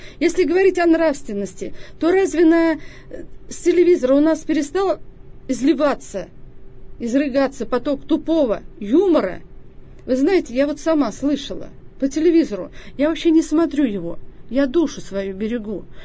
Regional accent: Sakmara, Orenburg Oblast, Russia; Я приехала из Оренбурга, из города Оренбурга. Сакмарская казачка, потому что живу в районном центре, село Сакмара, 40 километров от Оренбурга. Ну, в общем-то, я родилась и выросла там.

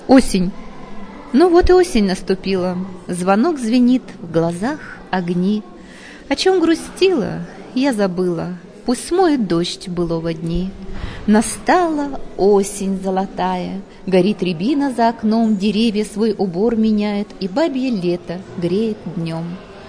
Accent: Yekaterinburg, Sverdlovsk Oblast, Russia; по месту жительства я родилась и живу на Химаше.

